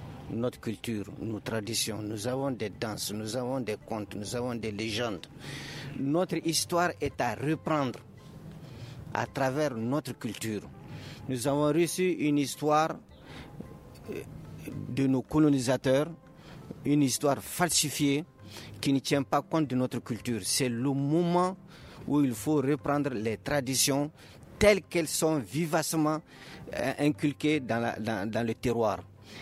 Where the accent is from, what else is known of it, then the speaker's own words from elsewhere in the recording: Mali; On ne peut pas être un Européen, nous sommes des Maliens.